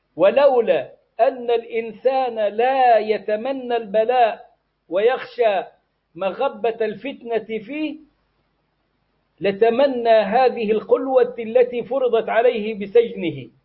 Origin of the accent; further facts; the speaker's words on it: Egypt; moved away as an adult; أنا شخصيا خرجت من مصر لما ضيق علي في الدعوة وفي الجامعة وهنا وهناك، فخرجت أستاذا زائرا إلى المدينة، بقيت بها 6 أشهر